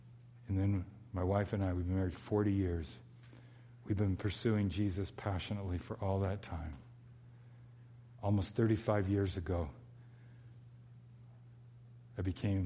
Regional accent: United States; I grew up in Southeast LA.

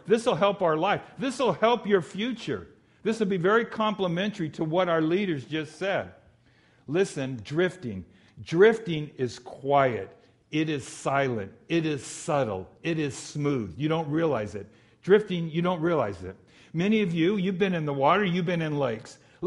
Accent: California, United States; I'm from Southern California. I understand waves and violence.

